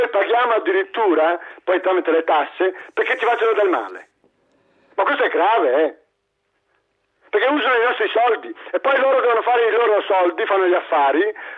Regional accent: Veneto, Italy; Ma non è che diciamo una bugia, io sono del Veneto. Costa la metà l'immondizia da noi

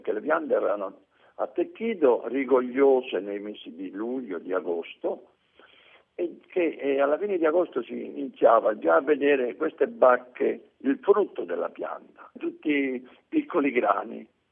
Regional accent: Tremonti, Abruzzo, Italy; negli anni 50, nel mio paese, dove io sono nato, sempre vicino a Tagliacozzo, Tremonti

